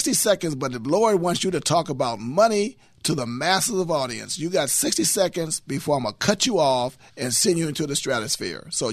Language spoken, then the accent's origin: English; Louisiana, United States; moved away; You mean my school that I attended when I came from Louisiana and went to 74th Street School, then to Horace Mann?